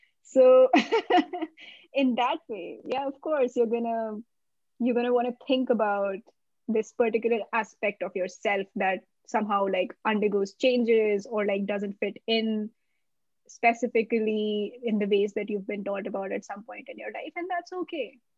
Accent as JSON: {"language": "English", "country": "India", "said": "Like, I am bisexual, but I'm also Indian, also an immigrant, also a behavioral scientist, also a social researcher, right?"}